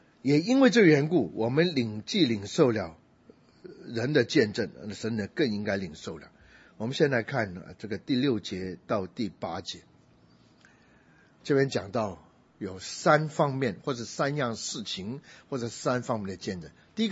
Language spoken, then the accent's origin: Chinese; China; 我们是中国人的背景